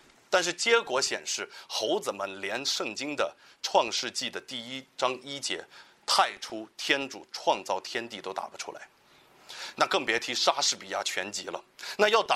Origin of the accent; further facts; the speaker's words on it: Kunming, Yunnan, China; 我的家乡是昆明的，但我的家乡往南走有一个地方叫做楚雄、陆丰，那里有个恐龙谷